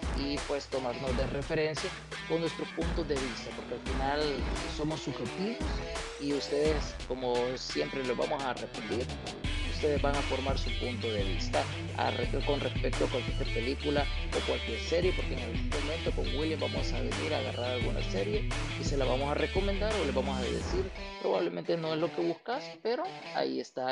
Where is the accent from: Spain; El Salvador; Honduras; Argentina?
El Salvador; nosotros estamos pues grabando desde El Salvador, somos salvadoreñas